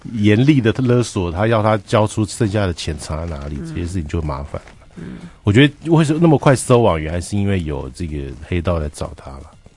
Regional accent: central Taiwan, Taiwan; 因为我小的时候在中部，不像你在北部，有一阵子是这样

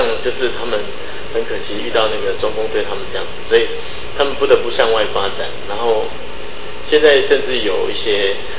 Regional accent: Taiwan; 可是因为我们台湾这边不知道

